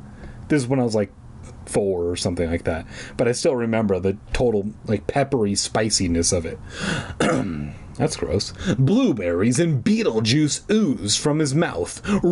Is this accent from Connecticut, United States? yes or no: no; California, United States; accent: Southern California; My accent of saying, oh, rad, being from Southern California, I feel like it's more fun than me trying to do their accent, right?